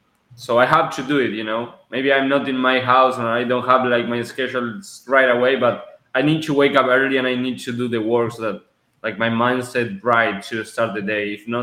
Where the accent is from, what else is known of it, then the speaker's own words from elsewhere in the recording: Argentina; moved away as an adult; now in United States; So I'm originally from Argentina. I'm 22 years old. I came here to the States at 18.